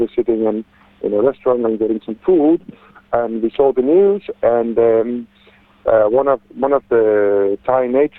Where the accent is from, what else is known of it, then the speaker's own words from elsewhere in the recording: Denmark; now in Koh Tao, Thailand; I'm originally from Denmark, up on the northern hemisphere of the globe, opposite you guys, and I have lived in Thailand and worked as a scuba diving instructor for the past 11 years.